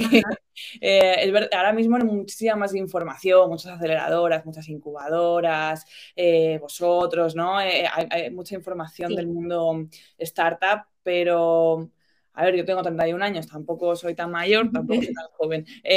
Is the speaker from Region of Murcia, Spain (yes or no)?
no; Sevilla, Andalusia, Spain; born there; also born or lived in Santander / Madrid; yo nací en Sevilla, pero luego viví en Santander y luego me fui a estudiar a Madrid.